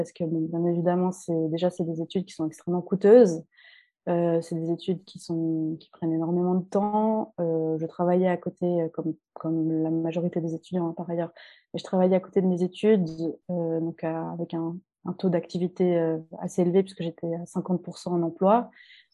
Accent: Geneva, Switzerland; J'ai grandi à Genève, de parents algériens, et ma mère est algéro-suissesse, et mon père est algéro-canadien, ce qui fait cette magnifique addition de trois nationalités

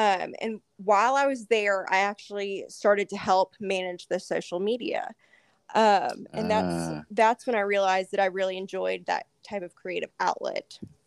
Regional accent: Augusta, Georgia, United States; Yeah, so I'm from Augusta, Georgia.

